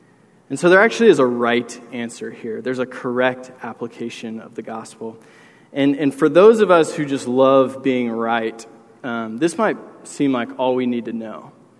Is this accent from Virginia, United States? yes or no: yes; Virginia, United States; I was the youngest of four brothers in my family. And we're from Northern Virginia, but my grandparents are from Tampa, Florida.